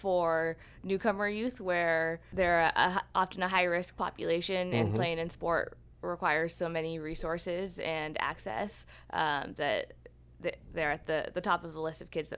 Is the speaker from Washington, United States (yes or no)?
yes; Seattle, Washington, United States; Yeah, I grew up in Seattle. I actually just recently relocated back to Seattle for this work.